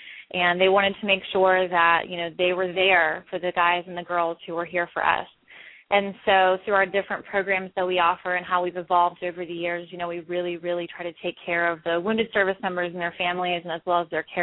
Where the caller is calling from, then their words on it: Virginia, United States; And I am currently calling from Northern Virginia, right outside the D.C. area.